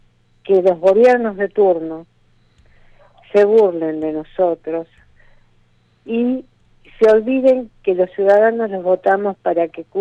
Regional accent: Argentina; uno como argentino se siente defraudado

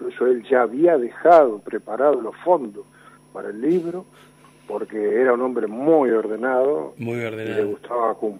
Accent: 25 de Mayo, Buenos Aires Province, Argentina; born or raised there; also born or lived in Rosario

